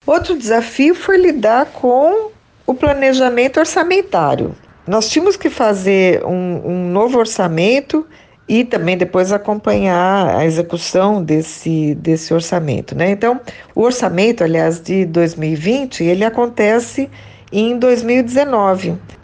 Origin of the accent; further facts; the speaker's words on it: São Paulo, Brazil; moved away; Eu sou paulista, paulistana, e cheguei aqui em 94, 30 anos que eu já estou aqui.